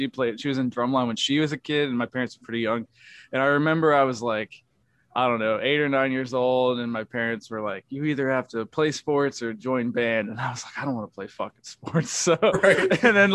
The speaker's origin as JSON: {"language": "English", "town": "Wheeling", "region": "West Virginia", "country": "United States", "tie": "born or raised there", "said": "I'm from here, actually. I live in the same place that I grew up in. I grew up in Wheeling, West Virginia. It's like it's a bigger town for West Virginia, but it's a smaller place, more or less."}